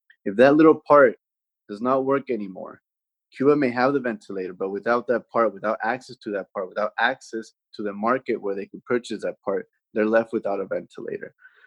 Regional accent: Guatemala; I know there's Cubans in my home country, Guatemala

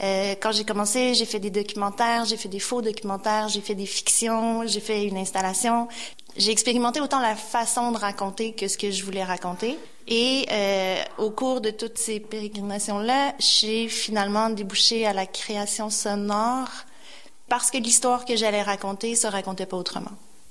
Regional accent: Quebec City, Quebec, Canada; J'ai grandi à Québec, puis quand j'avais 16 ans, je passais mon temps, je traînais sur les Portes Saint-Jean.

